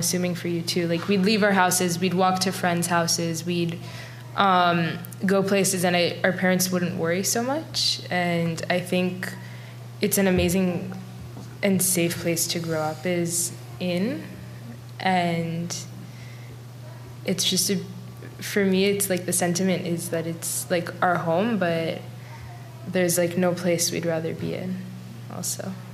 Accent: Israel; I think growing up in Israel, there's this sense of, like, community

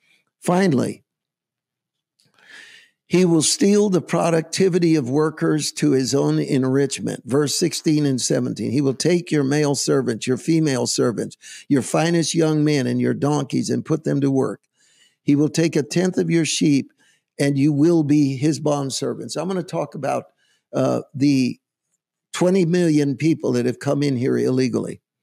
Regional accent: San Francisco, California, United States; I am from San Francisco. I was born and raised in the city.

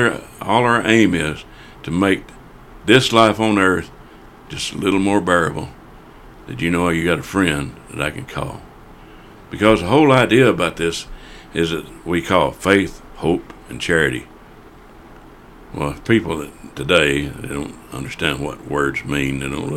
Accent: Tyler, Texas, United States; I was born here. I changed zip codes, though. I have moved around inside Smith County, but stayed basically in Smith County and farmed for year

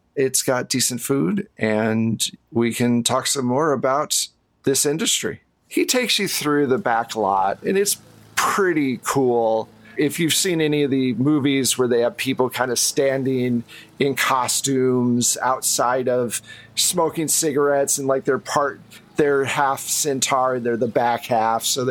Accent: Minnesota, United States; now in Los Angeles, United States; I came here from Minnesota.

